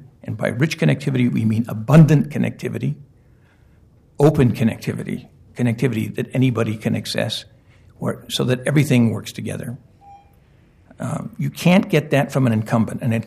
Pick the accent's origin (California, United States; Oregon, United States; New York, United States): Oregon, United States; Portland; born there; moved away; I was born in Portland, and I left to learn how to write movies, and ended up writing technology and a lot of other things, and recently, 2 years ago, moved back to Portland